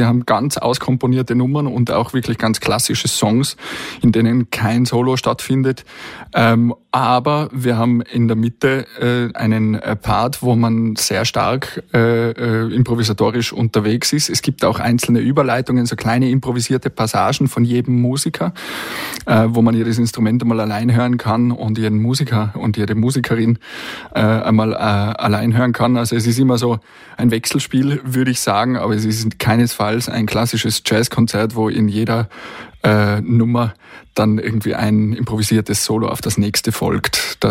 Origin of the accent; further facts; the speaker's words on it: Innsbruck, Tyrol, Austria; also born or lived in Zirl / Schwaz; Ich bin in Schwarz geboren, tatsächlich, ja. Aufgewachsen in Innsbruck und Zierl.